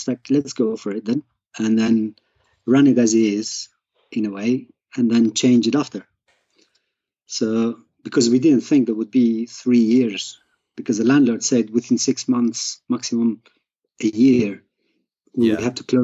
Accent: Albania; English is a second language; moved away as an adult; now in England; I'm originally from Albania.

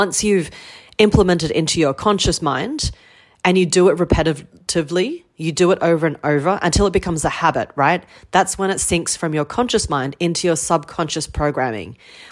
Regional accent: Australia; I am from Australia and I grew up driving since I was 16 on the left-hand side.

